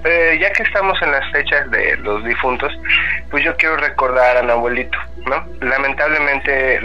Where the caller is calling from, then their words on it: Mérida, Yucatán, Mexico; de Mérida, Yucatán.